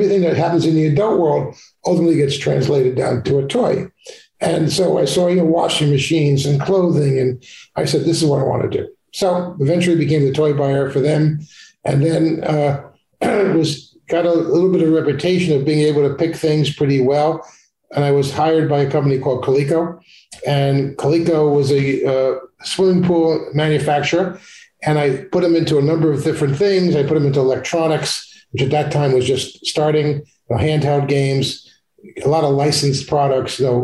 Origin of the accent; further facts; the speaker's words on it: New York, United States; When I was growing up, and I was growing up on Long Island, and it was in a town